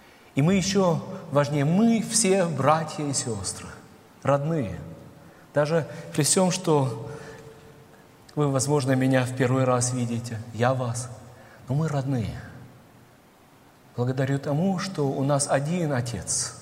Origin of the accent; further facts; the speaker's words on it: Germany; also born or lived in Kazakhstan; благодаря Сталину, мы оказались в Казахстане. Вот там я родился, вырос в Германии.